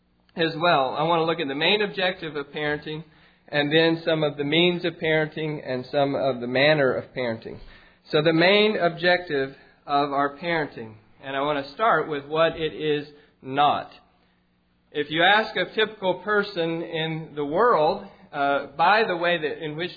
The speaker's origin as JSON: {"language": "English", "region": "Mississippi", "country": "United States", "tie": "born or raised there", "said": "But when I was raised in Mississippi, there was this phrase that people used about educated people who didn't know anything."}